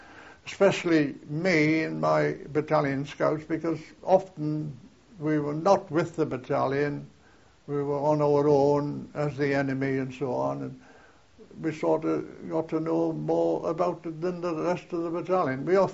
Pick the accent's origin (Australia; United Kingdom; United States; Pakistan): United Kingdom; North East England; No, I'm a Northumbrian. I'm proud to be a Northumbrian, same as all the other fellows from Northumberland.